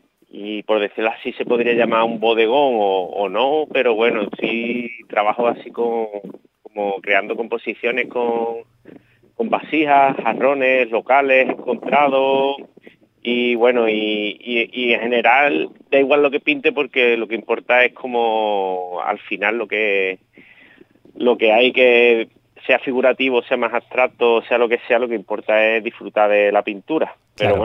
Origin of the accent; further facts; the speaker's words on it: El Puerto de Santa María, Andalusia, Spain; accent: El Puerto; Más o menos, o sea, mi acento es del puerto.